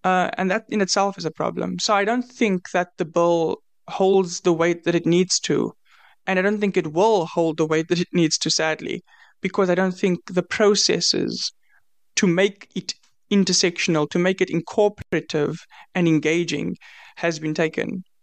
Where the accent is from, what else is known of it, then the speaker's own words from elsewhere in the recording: South Africa; I'm a youth intersectional justice activist. I'm from South Africa.